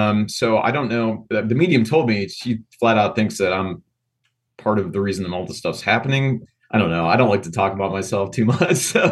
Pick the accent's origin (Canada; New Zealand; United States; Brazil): United States; Ohio; now in Texas, United States; I'm from the Midwest. So, you know, we moved down to Texas in 2010. So we've been here 15 years, but, you know, lived in Ohio for most of my life, actually.